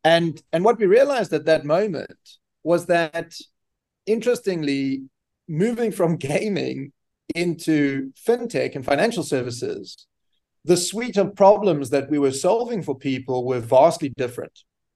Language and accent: English; South Africa; So I'm South African. I went to university in South Africa, to a university called Rau.